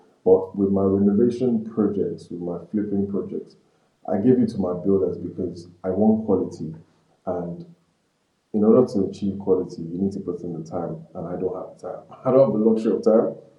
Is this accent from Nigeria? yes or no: yes; Nigeria; the fact that I'm from Nigeria.